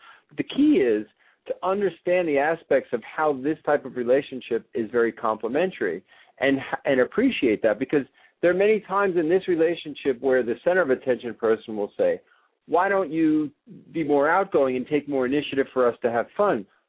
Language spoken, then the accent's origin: English; New York, United States; now in Los Angeles, United States; Well, I am from New York originally, and I travel now between Los Angeles and Hong Kong